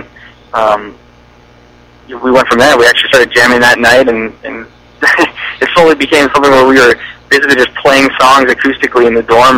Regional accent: Minneapolis, Minnesota, United States; You know, we're from Minneapolis, but yeah, we're really stoked on it.

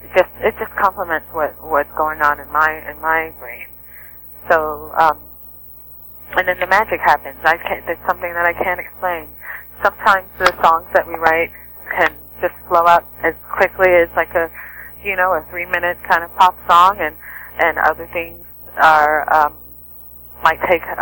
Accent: New York City, New York, United States; And we grew up in New York City.

